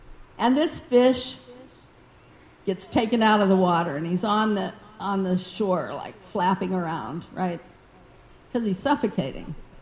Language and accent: English; Missouri, United States; When I was growing up in Missouri, I never even saw an Indian person.